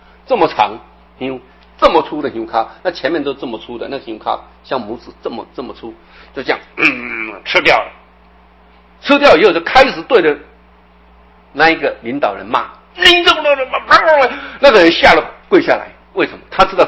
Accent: Taiwan; 我们台湾话叫有夹够有俩

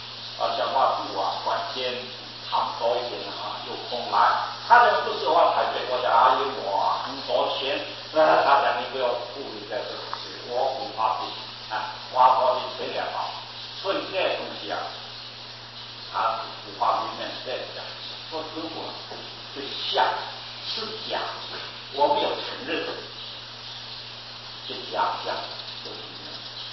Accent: China; 你们在台湾都叫观音妈，我们大陆人啊叫观音娘

